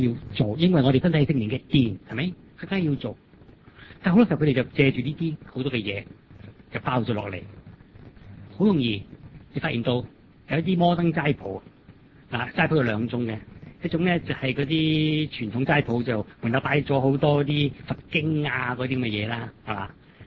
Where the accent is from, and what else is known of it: China